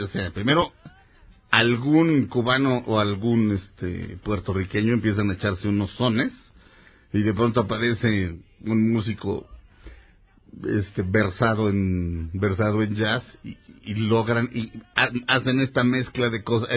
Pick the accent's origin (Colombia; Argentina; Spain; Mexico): Mexico; O sea, digo, a fin de cuentas, somos mexicanos todos, ¿no?